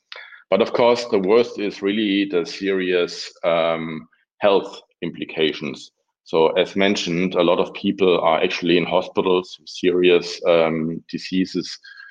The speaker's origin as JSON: {"language": "English", "town": "Reutlingen", "region": "Baden-Württemberg", "country": "Germany", "tie": "born there", "second_language": "English", "said": "I was born in Reutlingen, Germany here. I still will do my presentation in English so that more people can understand it, hopefully."}